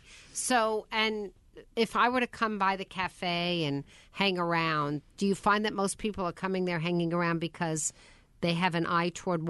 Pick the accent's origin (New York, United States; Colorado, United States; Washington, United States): New York, United States; Woodmere; And I lived in the shadow because I grew up in Woodmere. So, like, I'm right there.